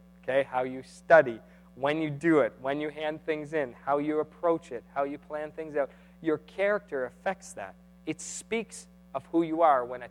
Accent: Canada; and I know we're Canadian, we're not into the war stuff

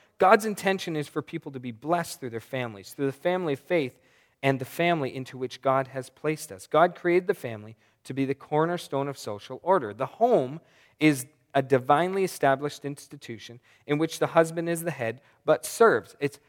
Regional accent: Canada; we're Canadian, right? So we're kind of nice.

